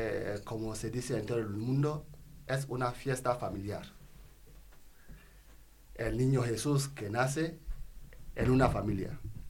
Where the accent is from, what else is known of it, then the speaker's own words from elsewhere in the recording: Cameroon; En mi pueblo, por ejemplo, no tenemos una parroquia.